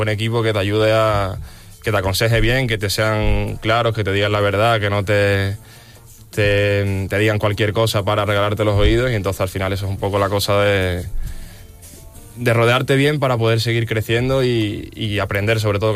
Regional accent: Espartinas, Andalusia, Spain; Soy de Espartina, de un pueblito de Sevilla, el Aljarafe.

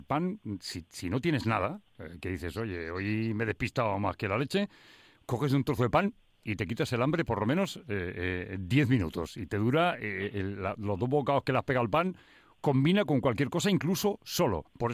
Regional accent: Madrid, Community of Madrid, Spain; also born or lived in Badalona; yo que soy catalán también, soy de Barcelona, aunque he criado en Madrid.

